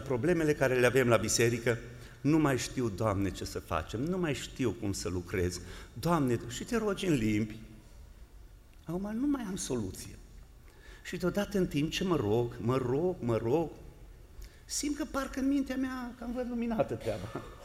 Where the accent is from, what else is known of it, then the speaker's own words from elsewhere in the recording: Romania; Suntem din România.